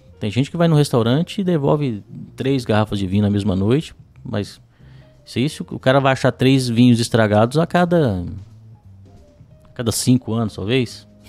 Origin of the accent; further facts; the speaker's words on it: Minas Gerais, Brazil; era uma rede de restaurantes lá de Belo Horizonte, que eu sou mineiro.